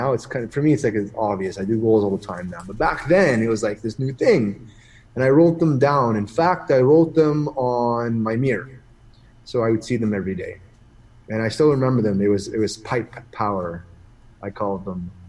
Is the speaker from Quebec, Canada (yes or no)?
no; Ottawa, Ontario, Canada; also born or lived in British Columbia / Palm Beach; because I had never really left Ottawa. It's been my hometown, never really had an opportunity to go anywhere.